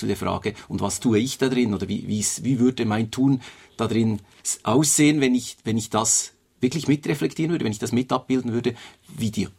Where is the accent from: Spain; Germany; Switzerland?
Switzerland; Bern; Ich bin als Schweizer in Bern aufgewachsen und hatte einfach immer diesen Namen von meinem Großvater.